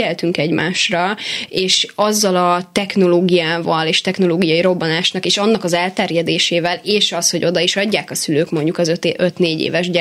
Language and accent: Hungarian; Hungary; Én vidéken nőttem föl egy kisebb faluba, és onnan mentem nagyobb városokba tanulni.